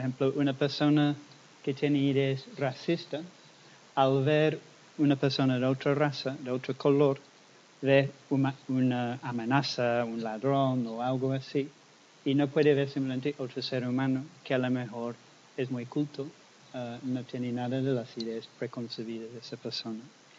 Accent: England, United Kingdom; Spanish is a second language; Porque yo soy de Inglaterra y claro que en Inglaterra un día bonito es un día con sol.

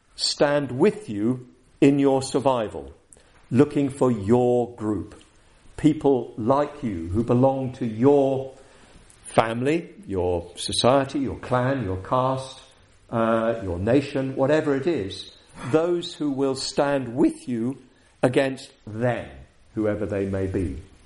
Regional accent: United Kingdom; You know, I remember growing up in Britain, accents.

